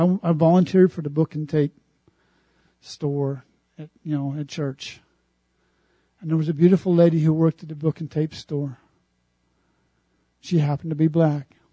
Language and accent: English; Illinois, United States; also born or lived in Texas; But growing up in Central Illinois, I only knew one black young man.